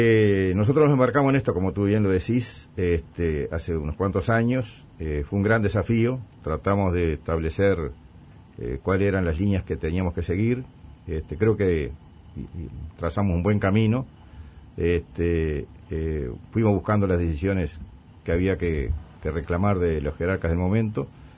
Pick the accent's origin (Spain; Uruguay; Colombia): Uruguay